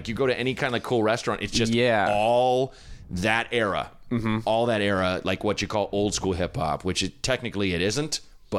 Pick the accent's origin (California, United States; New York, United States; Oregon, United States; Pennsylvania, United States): Oregon, United States; Portland; Portland, Oregon, in like kind of like Portland. A slightly blacker area of Portland, which is sounds like an oxymoron.